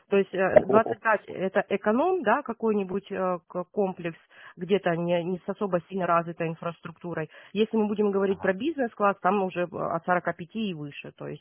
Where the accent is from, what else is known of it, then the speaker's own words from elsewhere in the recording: Krasnodar, Krasnodar Krai, Russia; Да, с Краснодара, да.